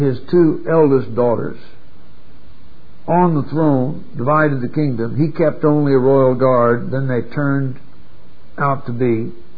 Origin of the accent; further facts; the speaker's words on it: Idaho, United States; born there; I was born in Idaho.